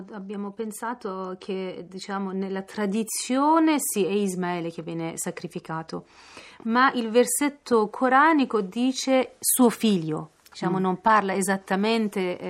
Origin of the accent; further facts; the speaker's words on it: Iran; Per esempio io sono iraniana e allora in questo momento il mio popolo soffre